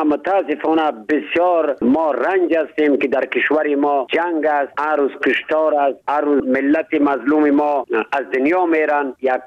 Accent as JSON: {"language": "Persian", "region": "Badakhshan", "country": "Afghanistan", "said": "چون خودم پامیری هستم، از پامیر بدخشان افغانستان هستم،"}